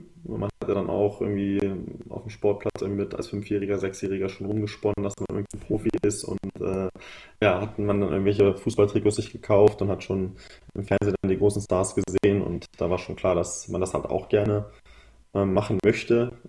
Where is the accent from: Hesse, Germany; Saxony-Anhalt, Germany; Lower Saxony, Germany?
Lower Saxony, Germany; Braunschweig; Ich komme ja aus Braunschweig, bin auch hier geboren. Das heißt, es ist auch um die Ecke und genau, bin dann als 14-Jähriger nach Wolfsburg gegangen.